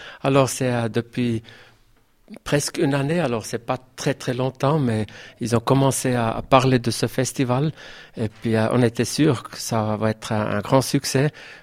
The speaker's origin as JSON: {"language": "French", "town": "Murten", "region": "Fribourg", "country": "Switzerland", "tie": "born or raised there", "said": "Oui, je suis né à Morat, et puis Morat, c'est ma ville."}